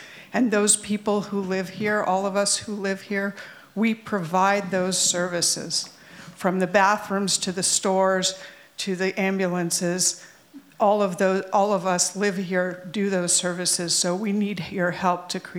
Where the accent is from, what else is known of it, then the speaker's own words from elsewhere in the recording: Bolinas, California, United States; from Bolinas, and I have three different things.